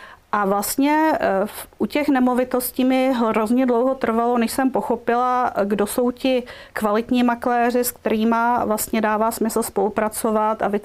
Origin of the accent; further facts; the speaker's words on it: Moravia, Czechia; ta základní hodnota je mi velmi blízká, protože jsem z Moravy